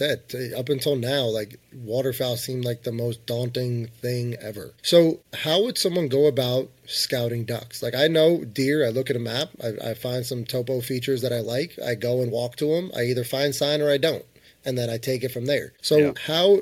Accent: New Jersey, United States; also born or lived in New Hampshire; now in Pennsylvania, United States; We're not from here. We're actually from northern Jersey. I've kind of been everywhere. We're from Jersey. I went to school in Pennsylvania. I lived in New Hampshire for a couple of years

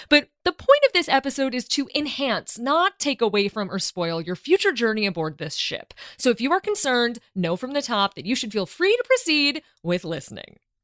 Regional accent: Chicago, Illinois, United States; As a Chicagoan, I gotta say, it's pretty hard to wrap my head around it

